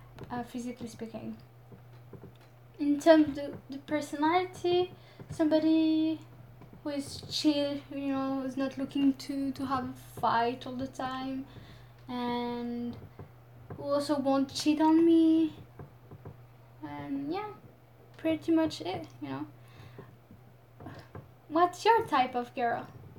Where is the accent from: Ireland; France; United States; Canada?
France; accent: French; English is a second language; You know, I actually don't really like my French accent. I always say that to my friends.